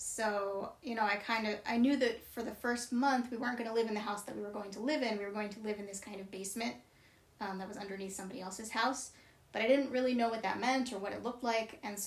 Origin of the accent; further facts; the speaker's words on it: Pittsburgh, Pennsylvania, United States; also born or lived in New York; And I was born in New York, but the first home that I remember was in Pittsburgh, which is where I grew up, and that's where we moved from.